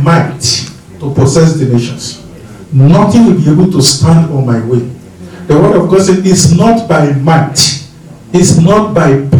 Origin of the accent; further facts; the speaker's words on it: Ekiti, Nigeria; accent: Nigerian; My Nigerian accent, okay? My Ekiti dialect, okay? My thick dark skin, okay?